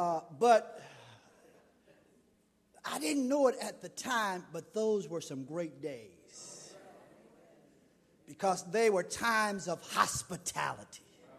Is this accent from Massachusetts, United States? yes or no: no; South Carolina, United States; I remember as a boy growing up in South Carolina, my grandfather was a sharecropper.